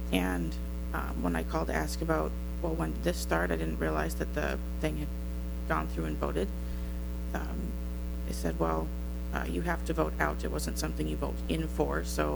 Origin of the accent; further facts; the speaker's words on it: Duluth, Minnesota, United States; I'm from Duluth.